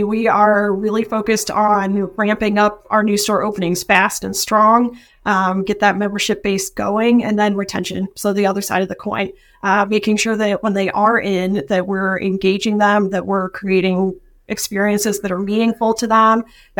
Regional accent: Iowa, United States; because I'm from Iowa in the Midwest.

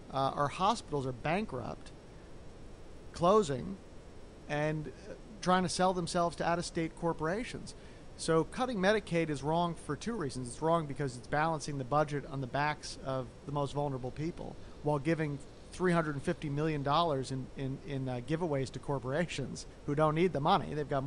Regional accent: Providence, Rhode Island, United States; I grew up here in Providence and helped to start City Year

